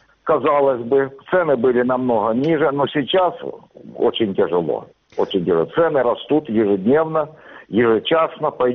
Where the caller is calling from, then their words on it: Armyansk, Crimea, Ukraine; Я из Армянска.